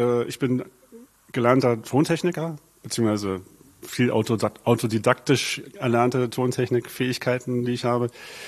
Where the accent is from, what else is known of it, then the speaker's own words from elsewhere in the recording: Berlin, Germany; Also ich bin gebürtiger Berliner, Westberliner. Damals gab es da die Mauer noch. bin in Zehlendorf groß geworden. Genauer gesagt in Dahlem war mein Elternhaus.